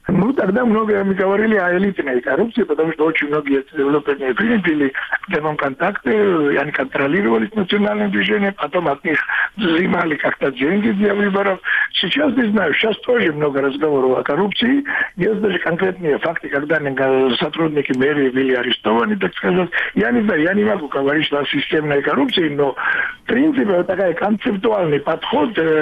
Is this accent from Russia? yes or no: no; Georgia; поскольку я и грузин